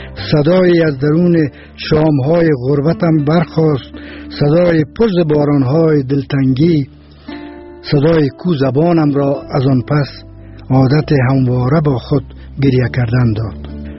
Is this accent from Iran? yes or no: no; Mazar-i-Sharif, Balkh, Afghanistan; born there; بنده در سال 1329 در شهر مزار شریف در یک خانواده باسواد به دنیا آمدیم.